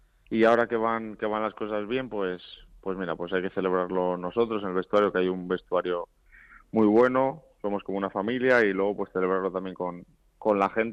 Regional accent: Cantabria, Spain; va a ser un partido para mí especial por ser de allí y de ser el equipo de mi tierra

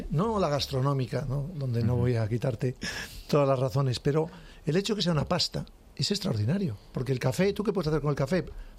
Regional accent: Ponferrada, Castile and León, Spain; Yo soy de Ponferrada, un sitio muy bonito, donde hay una gran agricultura

